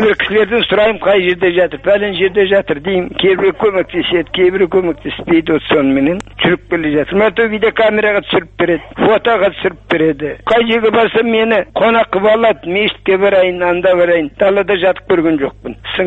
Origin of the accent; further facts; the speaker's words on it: Mikhailovka, Karaganda Region, Kazakhstan; born there; Мен Қарағанды облысында тудым, Михайловка деген жерде.